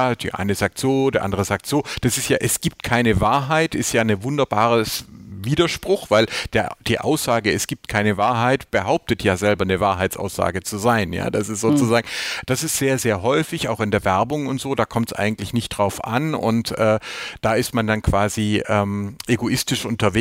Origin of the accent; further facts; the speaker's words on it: Filderstadt, Baden-Württemberg, Germany; bin dann im Bibelgürtel rund um Stuttgart aufgewachsen in Filderstadt, allerdings nicht religiös, also konfessionsfrei, wie man sagt, bin als junger Erwachsener Christ geworden, evangelischer Christ